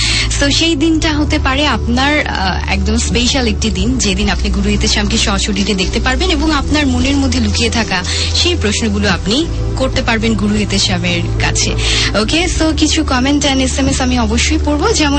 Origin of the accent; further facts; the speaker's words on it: Agartala, Tripura, India; From India Agartala. I love to hair ভালোবাসার Bangladesh, because I love Bangladesh, আমি গর্বিত, আমি বাঙালি।